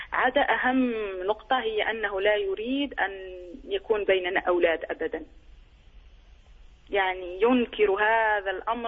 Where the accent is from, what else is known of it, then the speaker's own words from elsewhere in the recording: Algeria; أنا من الجزائر